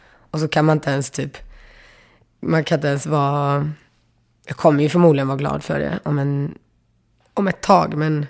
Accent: Gothenburg, Västra Götaland County, Sweden; man har en ganska unik relation till sin stad i alla fall som göteborgare. Man är liksom ett med folket som är därifrån.

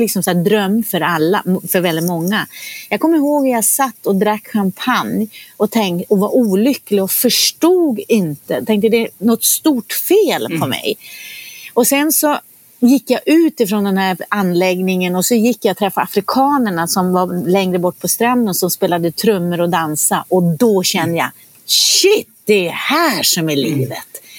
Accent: Norrland, Sweden; Jag är ju uppvuxen i Norrland.

